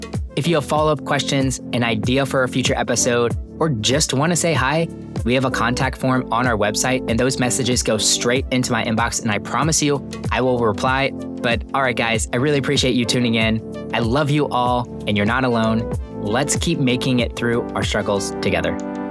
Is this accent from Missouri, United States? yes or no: yes; St. Louis, Missouri, United States; And I'm glad you're having the conference in my hometown, St. Louis.